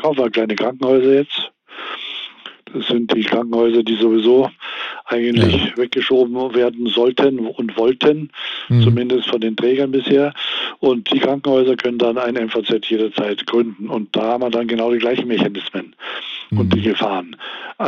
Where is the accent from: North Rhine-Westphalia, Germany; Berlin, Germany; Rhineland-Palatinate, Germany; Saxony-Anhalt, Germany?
Berlin, Germany; bei uns in Berlin